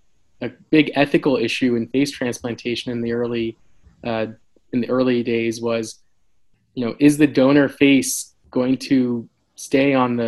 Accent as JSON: {"language": "English", "region": "New Jersey", "country": "United States", "tie": "born or raised there", "said": "I came from an engineering background growing up in New Jersey."}